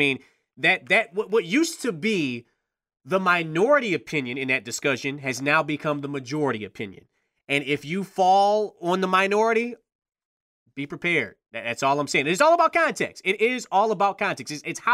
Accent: Detroit, Michigan, United States; this is a kid who, again, he's from Detroit, from my hometown.

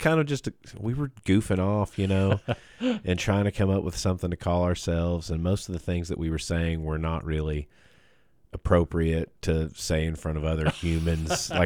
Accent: Clinton, Tennessee, United States; also born or lived in New York; Yeah, but I grew up in Clinton, Tennessee, which is a little town about 8 miles north of Knoxville, Tennessee. And just kind of close to the Appalachian Mountains.

